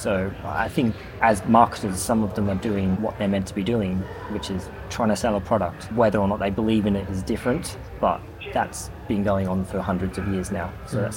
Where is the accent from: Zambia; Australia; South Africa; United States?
Australia; Before I'd even left my hometown in Australia, I had my globe, I had my map